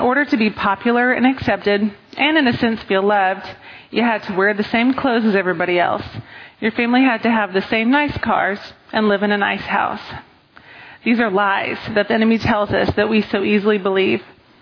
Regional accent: Dallas, Texas, United States; born there; I was born in 1979 in Dallas, Texas, and I'm the youngest of three girls.

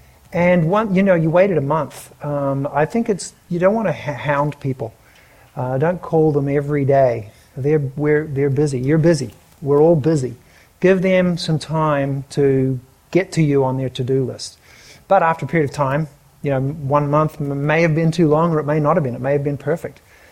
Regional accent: New Zealand; moved away as an adult; now in Dallas, United States; Dallas is a wonderful city. I came from New Zealand and people there are pretty helpful. But when I came here at the age of 25

